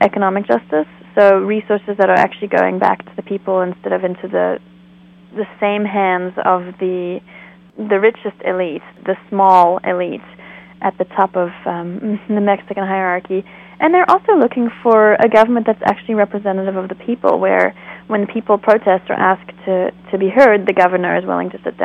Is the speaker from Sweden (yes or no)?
no; South Africa; now in United States; I'm South African originally, as I write in Loyal to the Sky. I grew up in South Africa, and we immigrated to the States in 1988.